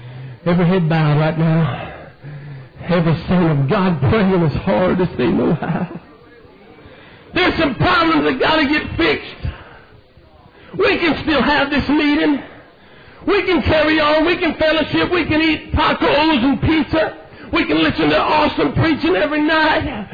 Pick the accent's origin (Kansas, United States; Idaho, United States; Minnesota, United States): Idaho, United States; Now, wait a minute. I'm an evangelist. Now, wait a minute, I'm from Idaho.